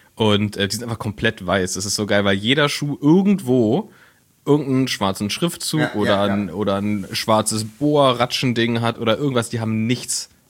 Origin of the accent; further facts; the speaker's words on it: Berlin, Germany; dass man als Berliner schon denkt, so, das wir eigentlich verarschen.